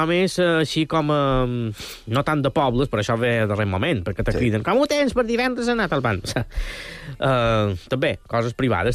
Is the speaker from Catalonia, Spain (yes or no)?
no; Banyabufar, Balearic Islands, Spain; Després estic fent també unes il·lustracions per al meu poble, per Banyabufar